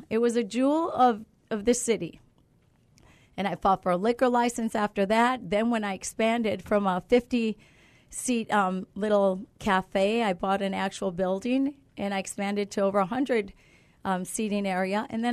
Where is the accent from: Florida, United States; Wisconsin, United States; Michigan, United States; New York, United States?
Wisconsin, United States; Milwaukee; when the riots were starting in the neighborhood I grew up in Milwaukee